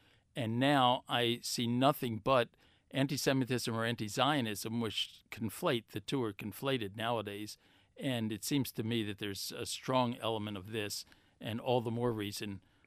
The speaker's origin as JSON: {"language": "English", "country": "United States", "said": "I certainly respect Israel. I'm an American. I respect America."}